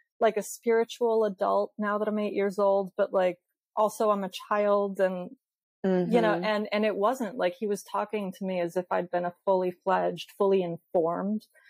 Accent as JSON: {"language": "English", "town": "Chantilly", "region": "Virginia", "country": "United States", "tie": "born or raised there", "said": "So I grew up in Northern Virginia, in Chantilly, Virginia. It's like 45 minutes outside of DC."}